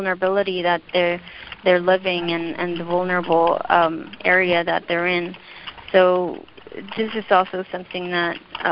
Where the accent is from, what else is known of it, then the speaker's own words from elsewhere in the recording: Houston, Texas, United States; I'm from Houston, Texas, and I grew up in the community of Manchester, which is in the toxic east end of Houston.